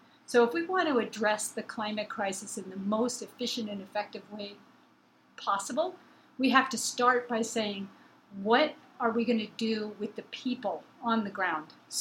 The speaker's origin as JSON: {"language": "English", "region": "Colorado", "country": "United States", "tie": "born or raised there", "said": "Like, I grew up here in Colorado when Parachute was booming from oil shale."}